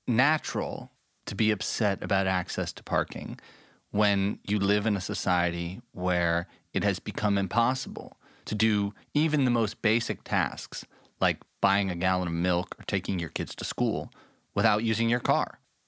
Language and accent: English; New York City, New York, United States; And I grew up in New York City